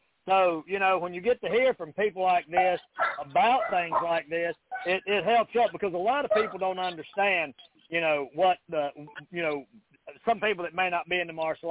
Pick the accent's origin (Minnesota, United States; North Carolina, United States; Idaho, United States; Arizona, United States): North Carolina, United States; Mount Airy; also born or lived in Virginia; So I come up through North Carolina, which is, you know, where I grew up there in Mount Airy, North Carolina, in the Blue Ridge Mountains. And then, you know, later on moved to Virginia right there.